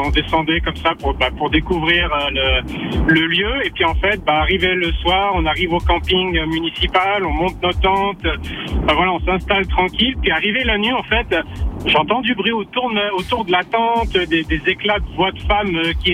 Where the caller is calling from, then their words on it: Rolle, Vaud, Switzerland; Là, je suis sur la route, j'arrive chez moi à Rol.